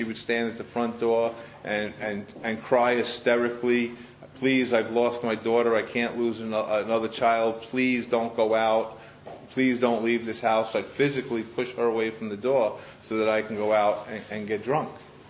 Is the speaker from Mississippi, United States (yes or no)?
no; Queens, New York, United States; moved away as an adult; now in Sedona, United States; So I was born and raised right here in Queens. My home group is, as you guys, I'm not from Sedona, Arizona. I've been living there the last 6 years. I'm born and raised in Queens.